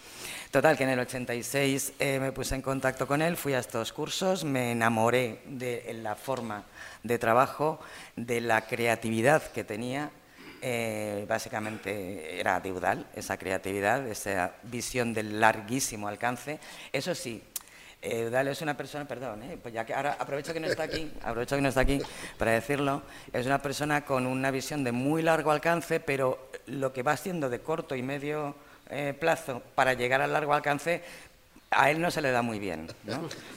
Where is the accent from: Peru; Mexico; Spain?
Spain; Madrid, Community of Madrid; soy de Madrid, estudié en la Complutense de Madrid